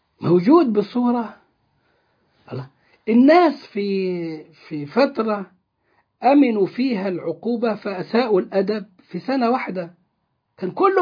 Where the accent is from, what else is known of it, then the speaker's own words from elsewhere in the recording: Egypt; بلد زي بلدنا مصر